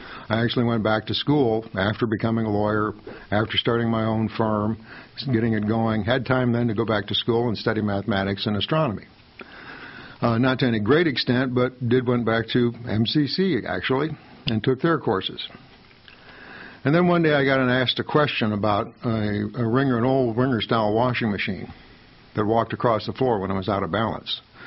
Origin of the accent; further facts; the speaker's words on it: St. Petersburg, Florida, United States; Well, I grew up in St. Petersburg, as did Eve. We grew up about 5 miles apart.